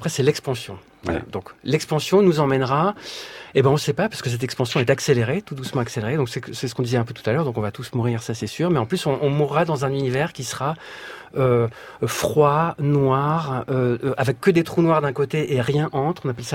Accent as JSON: {"language": "French", "country": "France", "said": "on passe, on est français, on reste bien dans la nourriture."}